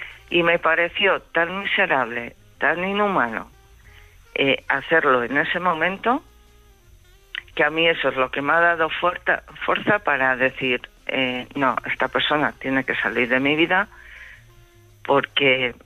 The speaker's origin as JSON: {"language": "Spanish", "town": "Palencia", "region": "Castile and León", "country": "Spain", "moved": "as an adult", "said": "Yo sabéis que soy de Palencia, este chico es de Zamora."}